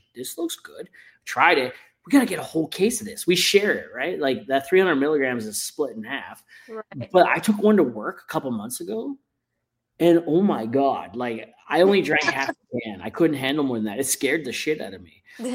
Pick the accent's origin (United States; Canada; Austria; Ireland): Canada; because I'm Canadian?